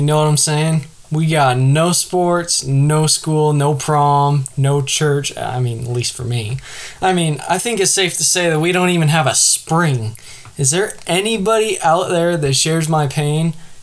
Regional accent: Idaho, United States; In my home state of Idaho, though, the state really gave me hope about everything with school and sports and all.

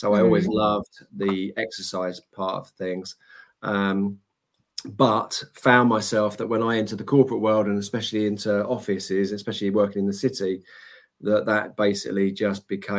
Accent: East of England, United Kingdom; I'm 56. As you said earlier, I'm originally from Essex, where most of my childhood was experienced.

